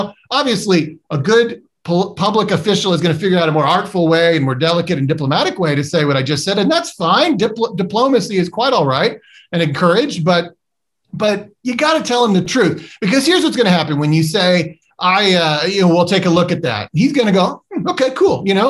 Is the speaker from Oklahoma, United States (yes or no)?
yes; Oklahoma, United States; for me personally, I'm from Oklahoma, and so Tom Coburn was our senator.